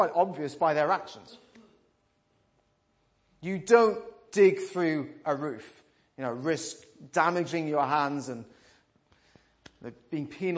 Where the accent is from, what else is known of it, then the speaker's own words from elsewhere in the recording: United Kingdom; I say crowd, we're British.